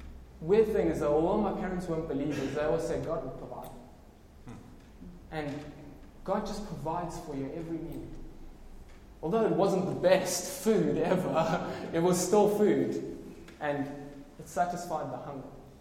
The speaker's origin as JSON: {"language": "English", "country": "South Africa", "said": "I'm South African, my defense. We eat it like that."}